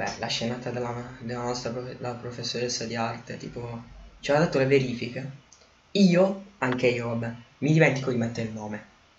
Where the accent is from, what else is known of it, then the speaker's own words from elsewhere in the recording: Angri, Campania, Italy; Vengo da Angri, in provincia di Salerno.